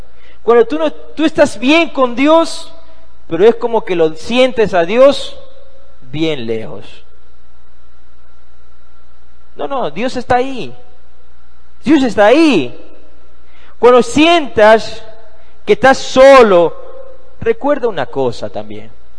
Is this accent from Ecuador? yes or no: yes; Ecuador; Acuérdense, estábamos en Perú y yo soy de Ecuador.